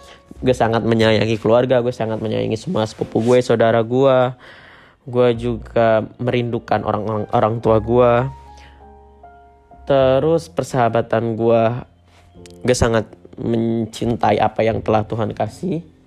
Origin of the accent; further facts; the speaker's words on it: Kebumen, Central Java, Indonesia; now in Jakarta, Indonesia; Asal gue dari Kebumen, ya Jawa Tengah, jadi gue anak rantau yang mencari ilmu di ibu kota.